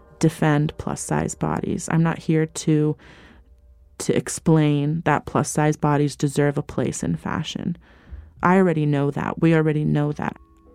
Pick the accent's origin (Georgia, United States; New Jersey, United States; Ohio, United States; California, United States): Georgia, United States; Atlanta; born there; I was born in Atlanta, but my dad is Lebanese and my mom is Jordanian. My parents are first generation, so it very much was, you know, Arabic from day one